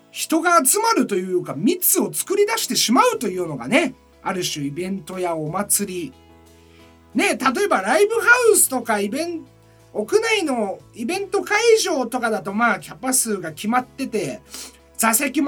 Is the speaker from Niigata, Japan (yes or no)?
yes; Mitsuke, Niigata, Japan; 僕の地元新潟県の、僕が生まれ育った見附市っていうところの隣のね